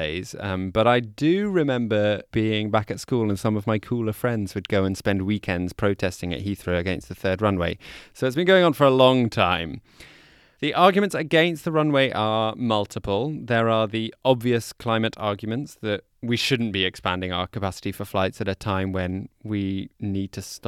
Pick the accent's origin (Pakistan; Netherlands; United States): Netherlands; Amsterdam, North Holland; an airport like Schiphol in my hometown of Amsterdam has six.